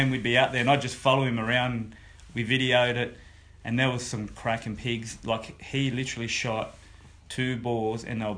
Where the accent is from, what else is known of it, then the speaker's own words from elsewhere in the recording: Wollongong, New South Wales, Australia; I was born and bred in Wollongong, and I've always grown up fishing with my family.